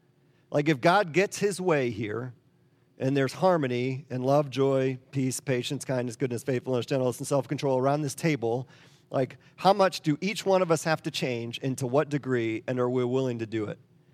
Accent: the North, United States; But the South, I grew up in the North. I moved down to the South 20 years ago.

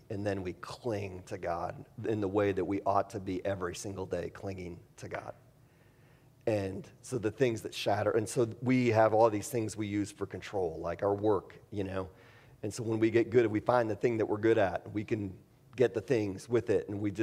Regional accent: Wisconsin, United States; And I grew up north, and people drink more up there. So, I mean, I grew up in Wisconsin, let's be honest.

